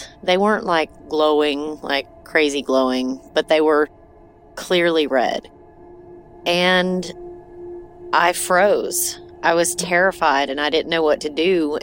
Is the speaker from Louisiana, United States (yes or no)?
no; Knoxville, Tennessee, United States; I am from Knoxville, Tennessee, and I had a story for you.